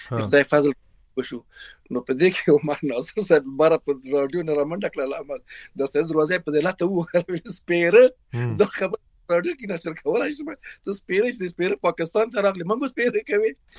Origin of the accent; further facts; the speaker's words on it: Afghanistan; moved away; موږ د افغانستان راغلی یو نو ایران راغلی